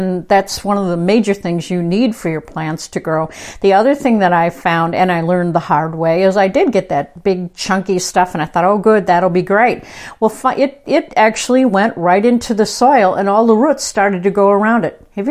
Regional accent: Midwest, United States; now in Southern California, United States; even though I grew up in the Midwest, as people that have heard my show before know, I always talk about that.

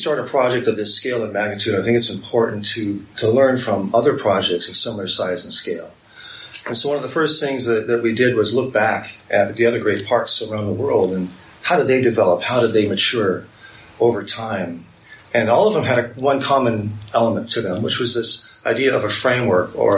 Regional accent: San Bernardino, California, United States; And, you know, I grew up in San Bernardino, so those mountains were always right there in front of me and very much inspired my love of nature

